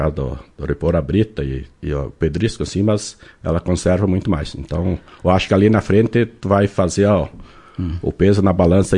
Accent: Maranhão, Brazil; Sou maranhense

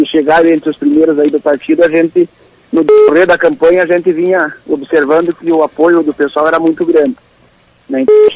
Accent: Lagoa Vermelha, Rio Grande do Sul, Brazil; não podia ser diferente aqui em Lagoa Vermelha, que é um município, né, que gosto de coração, né, minha terra natal.

